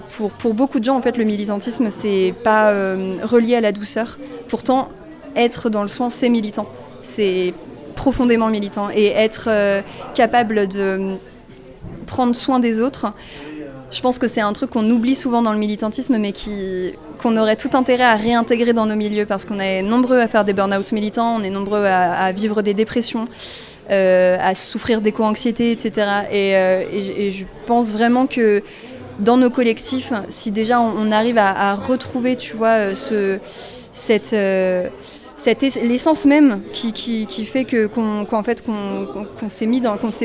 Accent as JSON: {"language": "French", "town": "Nantes", "region": "Pays de la Loire", "country": "France", "said": "Je suis de Nantes."}